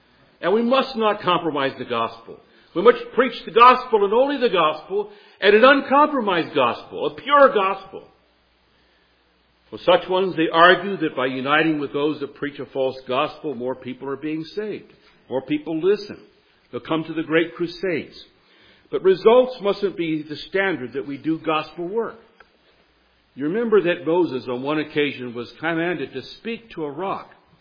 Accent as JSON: {"language": "English", "country": "India", "tie": "born there", "said": "I was born in India on the mission field."}